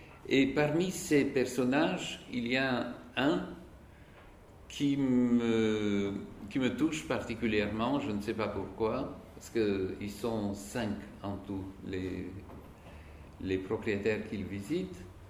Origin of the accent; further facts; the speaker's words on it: Bulgaria; je le lisais en russe, parce que je vivais dans mon pays natal, qui est la Bulgarie. Mais je faisais des études dans un lycée où tout était enseigné en russe